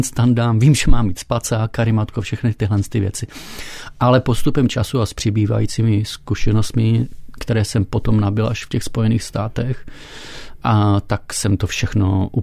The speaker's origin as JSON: {"language": "Czech", "town": "Frýdek-Místek", "region": "Moravian-Silesian Region", "country": "Czechia", "tie": "born or raised there", "said": "Jako malý jsem vlastně chodil do turistických oddílů ve Frýdku místku, odkud pocházím."}